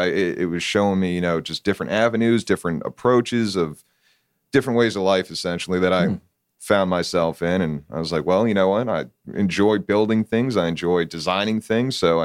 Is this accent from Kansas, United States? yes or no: no; New Jersey, United States; also born or lived in Georgia; now in Atlanta, United States; Originally from New Jersey.